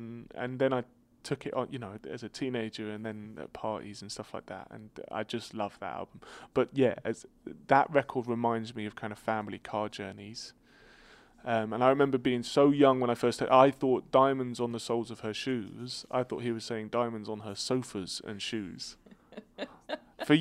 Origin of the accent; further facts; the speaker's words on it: East of England, United Kingdom; born there; Yeah, I would say, but I think it's because of my accent, I say Hertfordshire.